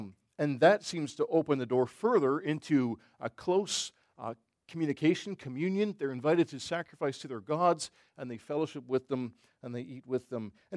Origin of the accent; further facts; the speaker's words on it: Canada; I don't care. I'm Canadian.